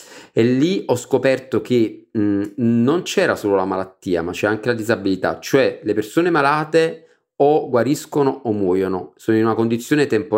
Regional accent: Naples, Campania, Italy; io sono un napoletano verace. Sono nato a Napoli, nei pressi di Posillipo, diciamo, quindi sono proprio originario di Napoli. E la mia famiglia è una famiglia molto tradizionale.

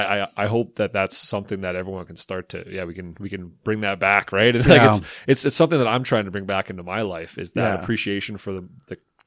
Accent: Alberta, Canada; for years growing up in Northern Alberta and growing up on an acreage

